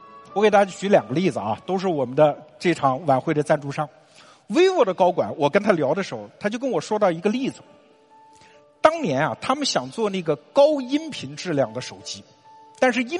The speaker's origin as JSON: {"language": "Chinese", "country": "China", "said": "但是我们中国人只要有过拔河经验的人都懂吧"}